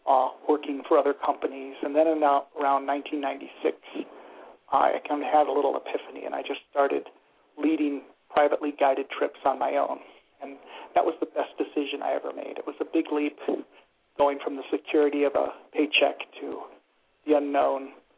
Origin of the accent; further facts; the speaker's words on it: New York, United States; You know, and it was something that I grew up with. I grew up in the Adirondack Mountains.